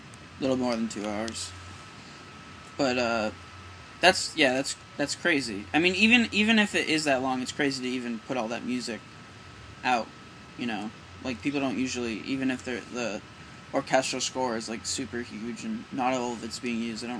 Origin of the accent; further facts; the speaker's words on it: Burlington, Vermont, United States; I'm from Burlington, Vermont, and we have a small kind of noise experimental scene here